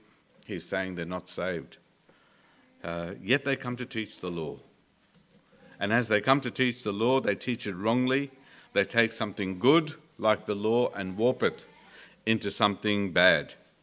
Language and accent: English; Dulwich Hill, New South Wales, Australia; You're probably wishing I didn't know what it meant, but I grew up in Dulwich Hill, folks, I did.